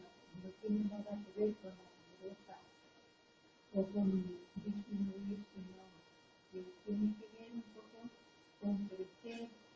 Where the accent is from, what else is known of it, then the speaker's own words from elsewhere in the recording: Real de San Vicente, Castilla-La Mancha, Spain; also born or lived in Madrid; soy de aquí de Real de San Vicente, pero viví en Madrid